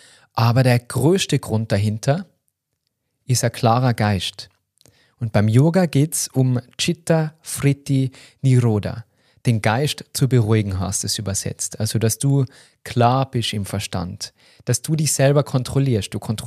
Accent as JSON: {"language": "German", "region": "Tyrol", "country": "Austria", "said": "da ist ähnlich wie bei uns in Tirol, da wird einfach viel getrunken."}